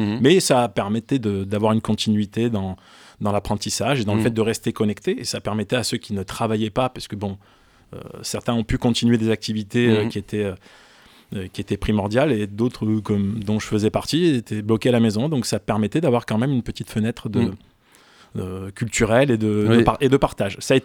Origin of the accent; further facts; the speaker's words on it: Marseille, Provence-Alpes-Côte d'Azur, France; born there; Je suis né à Marseille en 1975.